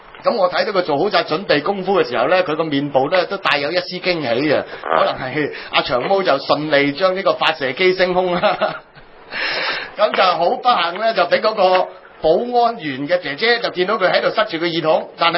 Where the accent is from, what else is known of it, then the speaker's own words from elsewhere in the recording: Hong Kong; 呢個就係我哋香港人面對緊呢個情況嗰個坎坷啦